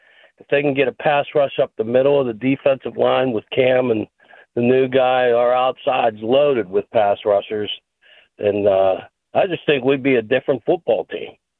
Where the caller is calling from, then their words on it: Maryland, United States; I'm from Maryland.